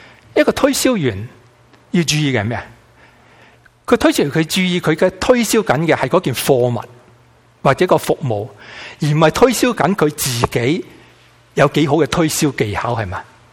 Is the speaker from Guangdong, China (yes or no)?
yes; Guangdong, China; 我们广东人一般吃龙虾都是喜欢吃，都是姜葱龙虾